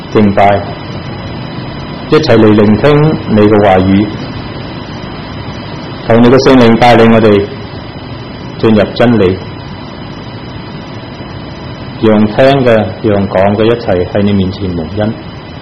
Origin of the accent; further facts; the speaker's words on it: Vietnam; now in Canada; 我们是同年一起成长在越南那里。因为在越南有灾难，所以我们走不同的路，去最后去到加拿大。